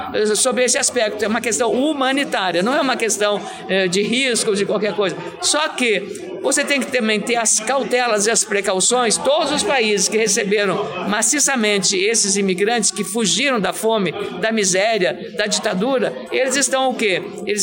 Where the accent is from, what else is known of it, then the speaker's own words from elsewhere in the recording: Rio Grande do Sul, Brazil; eu sou do Rio Grande do Sul, um estado que cresceu graças aos imigrantes, aos italianos, aos alemães, aos poloneses, aos holandeses